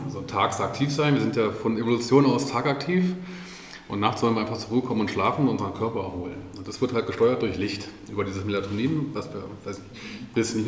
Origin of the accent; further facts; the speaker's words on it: Berlin, Germany; Ich bin ja Berliner, Großstädter